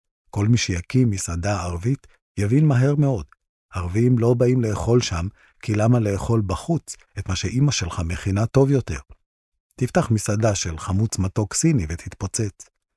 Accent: Jerusalem, Jerusalem District, Israel; גדלתי בירושלים, שם התחנכתי ולמדתי.

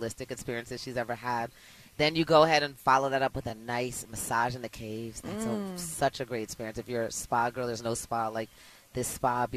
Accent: Maplewood, New Jersey, United States; So I'm from Maplewood, New Jersey, and I get back there occasionally, but more here now.

